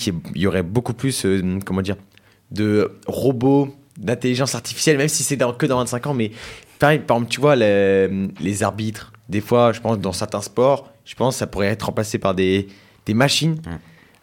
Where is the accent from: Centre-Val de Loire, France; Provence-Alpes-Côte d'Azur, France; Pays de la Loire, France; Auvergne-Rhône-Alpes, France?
Provence-Alpes-Côte d'Azur, France; Marseille; Bah moi, je vais, bon, en tant que Marseillais, présenter ça, ça me fait un peu mal